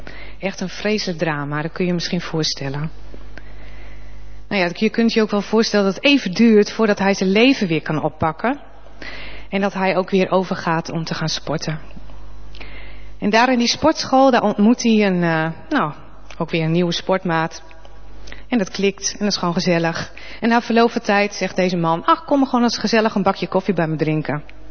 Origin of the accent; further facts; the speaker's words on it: Groningen, Netherlands; ik kom uit Groningen.